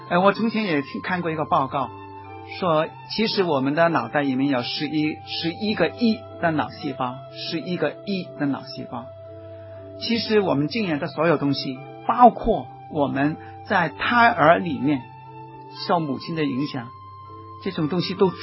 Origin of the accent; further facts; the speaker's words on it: Guangdong, China; 我们广东人说3岁定80，